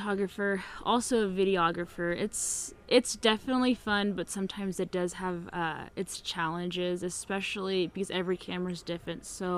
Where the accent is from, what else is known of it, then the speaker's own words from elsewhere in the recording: California, United States; I'm from San Diego County, California.